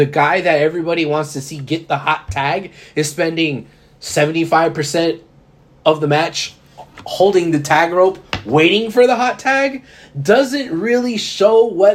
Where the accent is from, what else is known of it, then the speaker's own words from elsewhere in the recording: Houston, Texas, United States; I was born and raised in Houston, man. I like Houston.